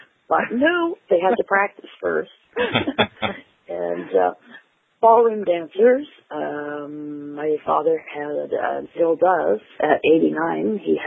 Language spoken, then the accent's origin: English; Peterborough, Ontario, Canada; Originally born and bred in Peterborough, Ontario, Canada. It's on the East Coast, in the humid part.